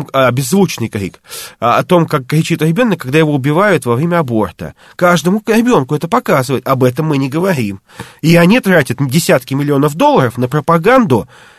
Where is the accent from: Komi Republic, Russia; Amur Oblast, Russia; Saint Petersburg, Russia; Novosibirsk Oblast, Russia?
Saint Petersburg, Russia; Ну, я же из Петербурга